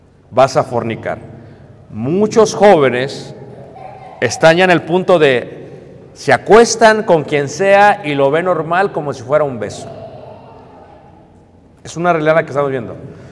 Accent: Mexico City, Mexico; now in Chicago, United States; Yo nací, crecí, me crié en Ciudad de México. El resto ha sido en Chicago.

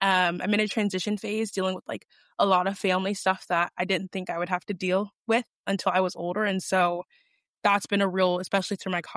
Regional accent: Richmond, Virginia, United States; I'm from Richmond, Virginia, so Duke is not far from me at all. Also grew up with a single mom.

